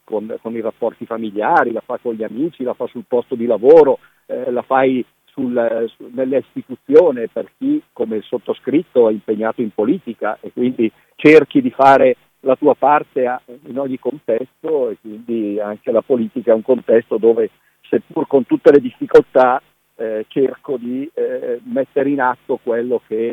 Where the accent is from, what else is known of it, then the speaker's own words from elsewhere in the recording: Palazzago, Lombardy, Italy; tornare a Bergamo, al mio paese Palazzago